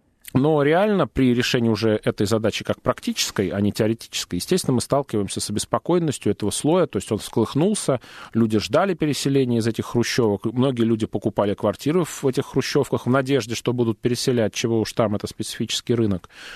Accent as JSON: {"language": "Russian", "region": "Moscow", "country": "Russia", "said": "как москвич в третьем поколении"}